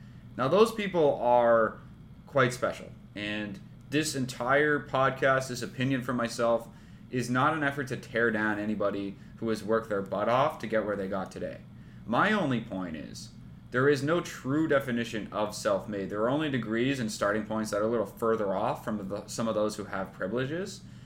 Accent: Austria; English is a second language; now in United States; It is true that I grew up in Austria without plumbing. It is true that I moved to America alone with just a gym bag.

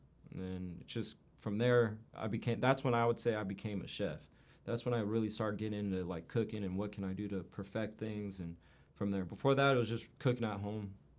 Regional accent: Vacaville, California, United States; Vacaville. I'm in Solano County.

